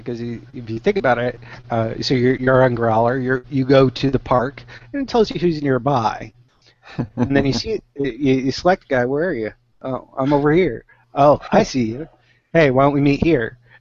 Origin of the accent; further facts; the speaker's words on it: Rochester, Minnesota, United States; I grew up in Rochester, Minnesota.